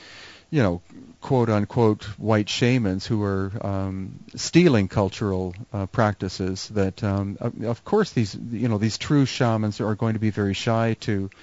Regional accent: Canada; Yeah, I did as a kid when I was growing up in Canada.

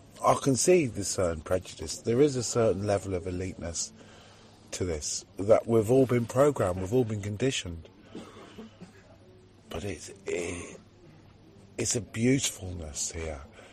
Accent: Wales, United Kingdom; I'm Welsh, you know … and, you know, I want to be proud to be Welsh, and I am

